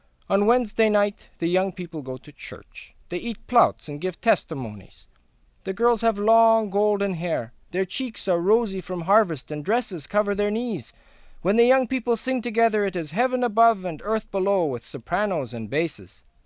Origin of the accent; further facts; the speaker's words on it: Western Canada, Canada; and a group of them came to Western Canada, and that's the group that I was raised among in Western Canada.